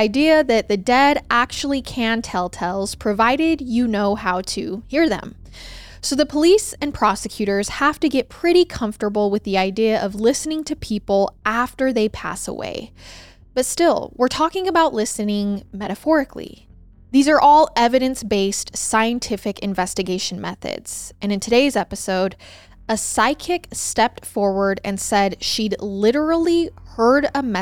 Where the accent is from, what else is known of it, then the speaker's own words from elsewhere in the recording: Idaho, United States; So I was sitting with my parents and I'm from Idaho and it was pouring rain and so cold at this football game.